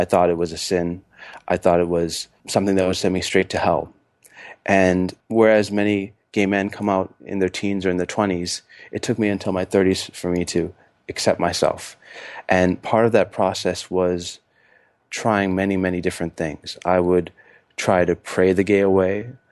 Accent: Canada; My dad fled, and I was born and raised in Canada.

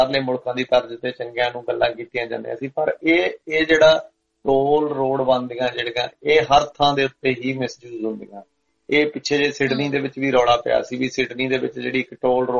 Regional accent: Bathinda, Punjab, India; ਤੇ ਅਸੀਂ ਬਠਿੰਡੇ ਤੋਂ ਇੱਕ ਗਰੁੱਪ ਸੀ, ਮੁੰਡੇ ਟਰੱਕ ਯੂਨੀਅਨ ਚ ਹੁੰਦੇ ਸੀ ਸਾਰੇ, ਨਵੇਂ ਨਵੇਂ ਕਾਲਜਾਂ ਚੋਂ ਆਏ ਸੀ ਸਾਰੇ ਜਾਣੇ

